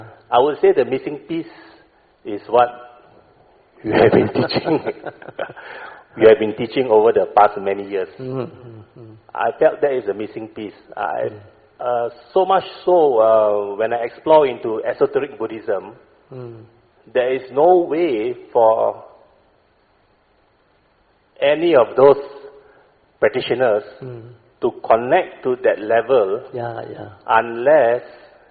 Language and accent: English; Penang, Malaysia; So, I was brought up in Penang.